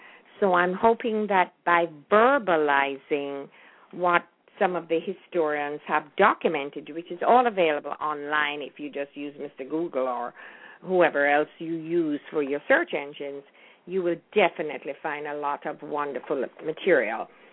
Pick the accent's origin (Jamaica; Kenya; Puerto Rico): Jamaica; because during my time of growing up in Jamaica